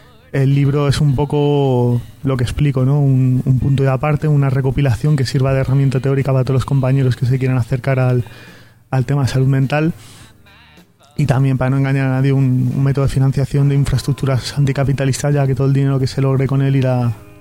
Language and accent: Spanish; Madrid, Community of Madrid, Spain; principalmente en Madrid, de donde yo vengo